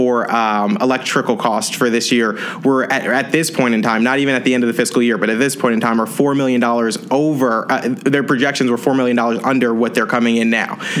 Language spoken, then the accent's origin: English; New Jersey, United States; now in Houston, United States; So I have to, as I always do, tell everybody that I'm from New Jersey originally.